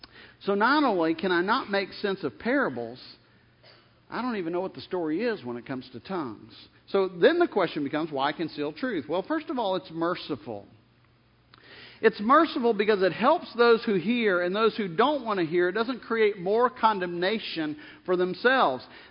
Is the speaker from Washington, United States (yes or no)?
no; New Orleans, Louisiana, United States; I was in Shreveport, that's where I was saved, but I would go back down to New Orleans, my hometown, I would visit with family